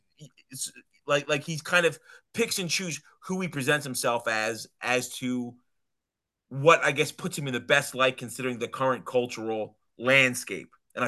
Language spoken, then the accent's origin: English; West Coast, United States; And on the other hand, I'm the Southern church tradition, even though I'm from the West Coast.